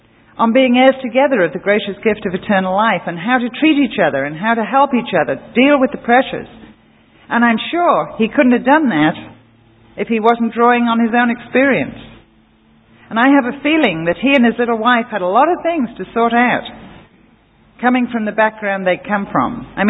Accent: England, United Kingdom; I'm an English lady and the Englishman's home is his castle in a way that doesn't pertain anywhere else in the world.

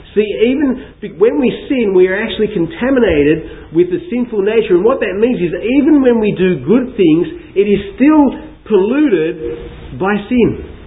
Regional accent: Australia; Sometimes when I'm there and people find out I'm Australian, they say, hey, go home.

